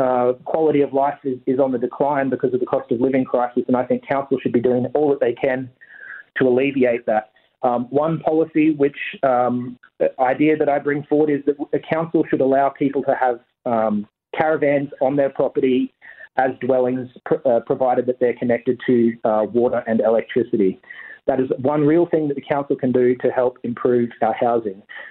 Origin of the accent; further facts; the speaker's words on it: Toowoomba, Queensland, Australia; born there; My connections to the region, I was born in Toowoomba. … have been in the region for a long time. My great-grandmother came over on the boat from Denmark.